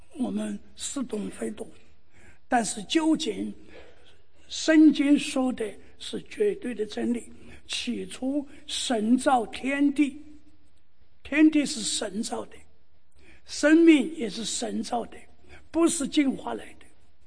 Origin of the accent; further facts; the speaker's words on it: Chengdu, Sichuan, China; 我回我的家乡成都